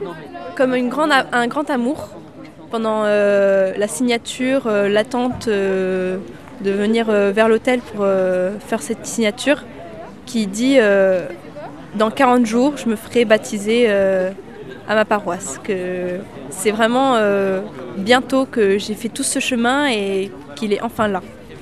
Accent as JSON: {"language": "French", "town": "Navarrenx", "region": "Nouvelle-Aquitaine", "country": "France", "said": "Je viens de Navarinx, dans le Béarn."}